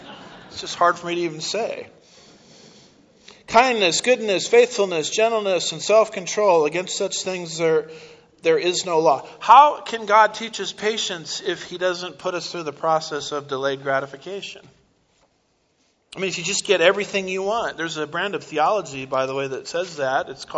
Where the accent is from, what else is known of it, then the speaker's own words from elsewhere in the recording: United States; I'm an American. We're very impatient.